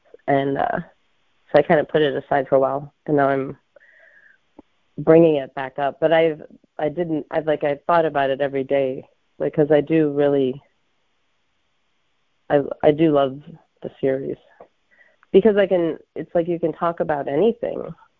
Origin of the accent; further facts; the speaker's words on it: Midwest, United States; I'm from the Midwest.